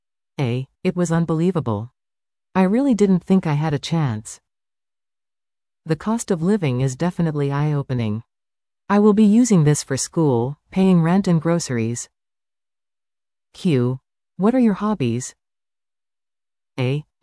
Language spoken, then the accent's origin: English; Collingwood, Ontario, Canada; I've lived in Collingwood my whole life. I went to Admiral Collingwood and Collingwood Collegiate Institute.